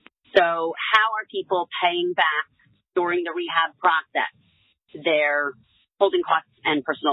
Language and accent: English; New Jersey, United States; I'm from Essex County, New Jersey.